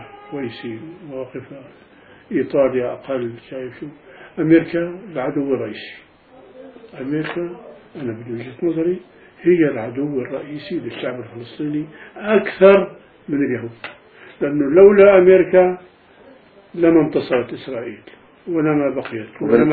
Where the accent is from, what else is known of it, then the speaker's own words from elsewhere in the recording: Ras al-Ahmar, Palestine; now in Syria; يا الوطن غالي، يا الوطن غالي، وقريتي ما بنساها، وأنا فخور إني من الرأس الأحمر وابن قرية صغيرة إذا تجاوز تعدادها 700 نفس.